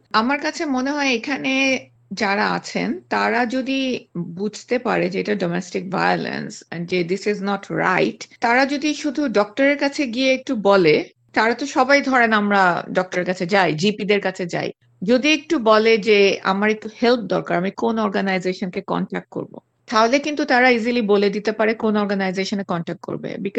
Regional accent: Bangladesh; now in Australia; ধরেন আমি বাংলাদেশ থেকে এসেছি, বাংলাদেশে কি সার্ভিস আছে, এখানে অ্যাবসলুটলি ডিফারেন্ট।

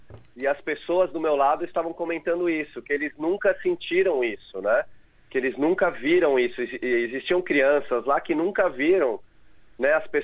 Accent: Brazil; E a gente, como brasileiro, já tem aquilo no sangue

